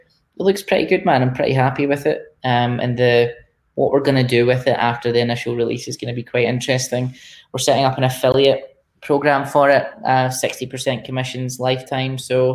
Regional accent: Scotland, United Kingdom; now in England; my own accent annoys the shit out of me because I know how pretentious it sounds to anyone from Scotland.

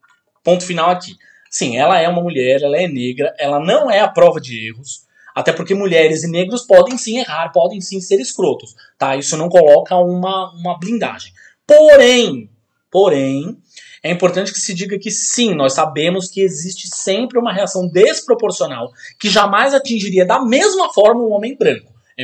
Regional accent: Curitiba, Paraná, Brazil; born there; porque eu nasci em Curitiba.

